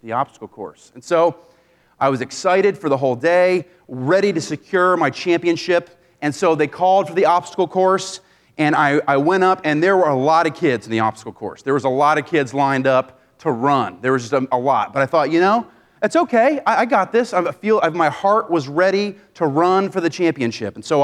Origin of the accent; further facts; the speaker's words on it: Maine, United States; I grew up in Maine. Many of you may know that.